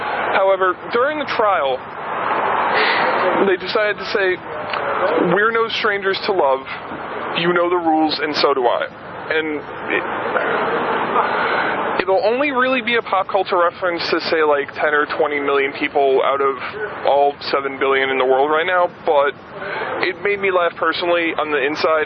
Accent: Connecticut, United States; Connecticut.

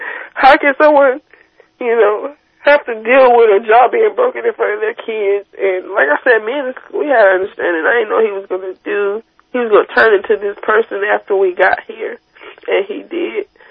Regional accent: Las Vegas, Nevada, United States; I'm from Las Vegas, and I came out here, you know, I didn't know what the hell I was doing.

